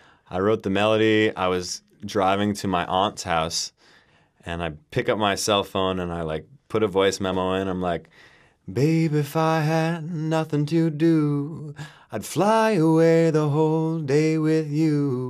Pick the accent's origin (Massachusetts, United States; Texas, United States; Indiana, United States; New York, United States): New York, United States; growing up in New York, I always considered jazz to be more related to fast licks and saxophone playing.